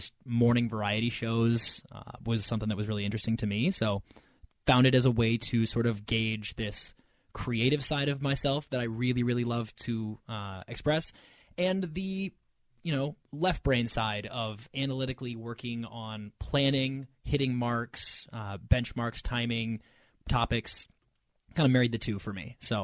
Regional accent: Wisconsin, United States; Growing up in Wisconsin, everyone's naturally just given a bartending license at the age of five.

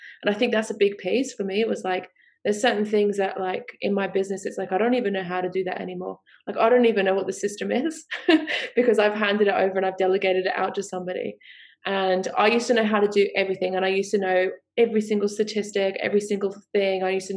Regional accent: United Kingdom; accent: Australian; I'm from the UK, even though my accent is very Australian nowadays.

